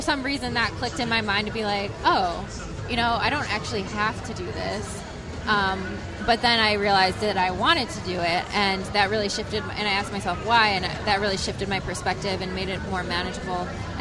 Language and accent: English; Michigan, United States; Well, I grew up skiing in Michigan, so there's a lot of small hills